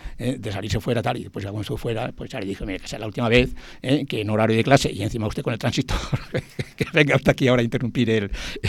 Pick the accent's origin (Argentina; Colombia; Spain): Spain; Fermoselle, Castile and León; now in Tordesillas, Spain; Y bueno, pues entonces era una manera de dar a conocer aquí, entonces sí, a mi pueblo, igual que también doy a conocer Tordesillas en Fermoselle.